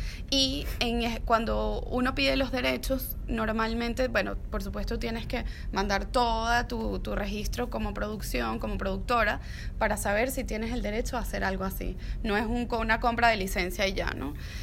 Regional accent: Venezuela; Por nuestra tradición musical como venezolanos

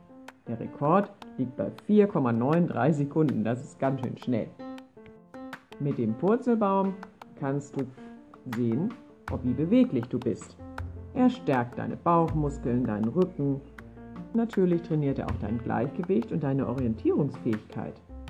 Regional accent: Bremen, Germany; Da, wo ich herkomme, in Bremen, da heißt er Kalabums.

